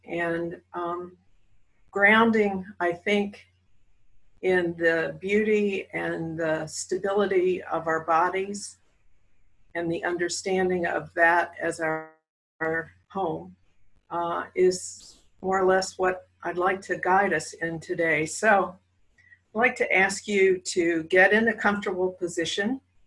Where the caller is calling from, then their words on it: Virginia, United States; I'm calling from the Shenandoah Valley of Virginia.